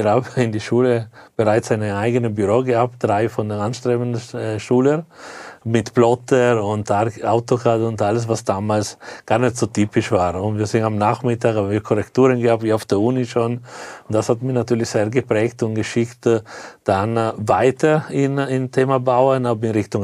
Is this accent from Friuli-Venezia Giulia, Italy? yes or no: yes; Trieste, Friuli-Venezia Giulia, Italy; Ja, also grundsätzlich bin ich in Triest aufgewachsen.